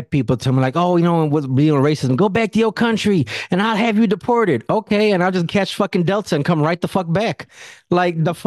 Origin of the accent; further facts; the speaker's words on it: Puerto Rico; born there; I was born in Puerto Rico.